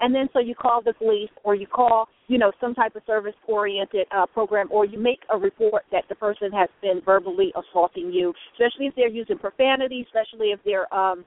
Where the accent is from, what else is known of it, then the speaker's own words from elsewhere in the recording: the South, United States; I'm a black, I'm from the South